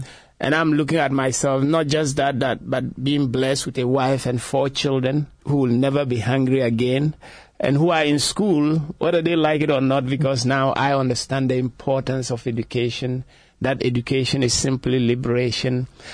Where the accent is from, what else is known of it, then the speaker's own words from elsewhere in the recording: Ghana; That's my home country. That's where I reside right now.